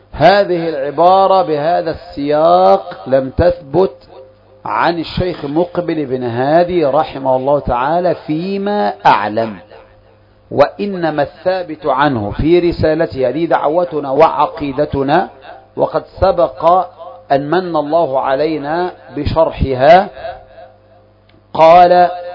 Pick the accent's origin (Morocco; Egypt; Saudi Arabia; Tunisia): Egypt; وهذه لفظة دارجة عندنا في مصر، ما أدري في البلدان الأخرى